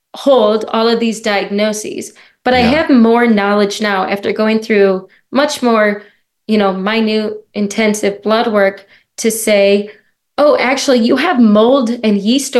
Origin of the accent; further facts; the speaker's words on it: Midwest, United States; now in California, United States; I moved into California in July. We're from the Midwest. We've never been out here.